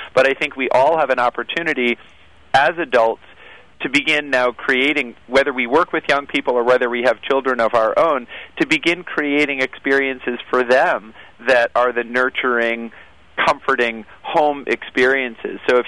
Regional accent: Maine, United States; moved away as an adult; also born or lived in Boston / California / Seattle; I grew up in Maine and then went to college in Boston, went to graduate school at UCLA, so I was able to experience California for 4 years and then Seattle for three, and now I'm back in New England in New Hampshire.

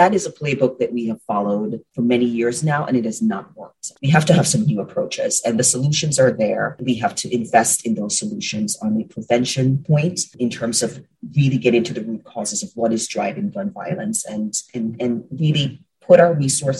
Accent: Jamaica; I was born and raised in Jamaica, a very humble upbringing

